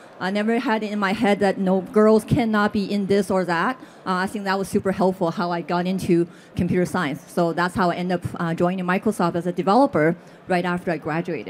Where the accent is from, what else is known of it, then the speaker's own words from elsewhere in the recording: China; because those are not available when I grew up in China